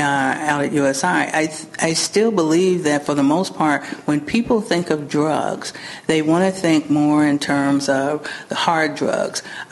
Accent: Rockport, Indiana, United States; Well, I was born and raised in Rockport, Indiana, which is about 35 miles from here, just on the border of Indiana and Kentucky

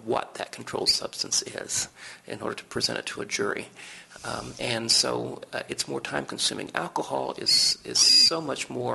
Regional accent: Evansville, Indiana, United States; when I was a kid and I was growing up in Evansville and giving demonstrations on things like cardiopulmonary resuscitation

